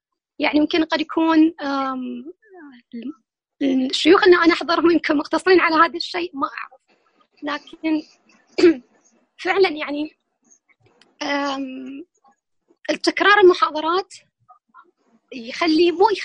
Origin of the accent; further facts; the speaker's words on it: Al-Ahsa, Eastern Province, Saudi Arabia; أنا من الأحساء، وكوني تربيت على منبر الإمام الحسين تحت منابر الإمام الحسين.